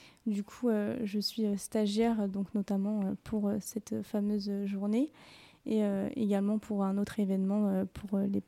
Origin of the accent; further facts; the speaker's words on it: Bourgogne-Franche-Comté, France; Alors, moi, je viens de la Nièvre, donc un département, on va dire, très, très rural.